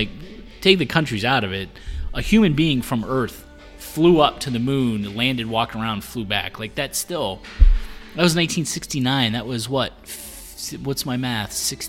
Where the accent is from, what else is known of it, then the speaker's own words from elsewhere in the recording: United States; Now, Susie, as you know, as an American myself, I'm quite proud of the fact that we decided to fly to the moon